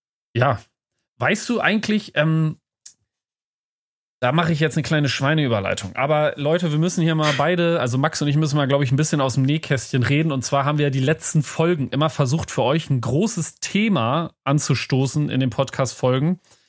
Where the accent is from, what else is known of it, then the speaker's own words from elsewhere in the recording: Schleswig-Holstein, Germany; als gebürtiger Nordfriese